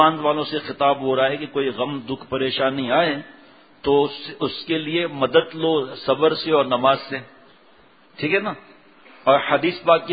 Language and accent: Urdu; Tharparkar, Sindh, Pakistan; ہم گاؤں کے رہنے والے ہیں ریگستان کے اندر, تو ہم دیکھتے تھے کہ کیونکہ پیدائش یہاں کی لیکن جاتے تھے گاؤں تھرپارکر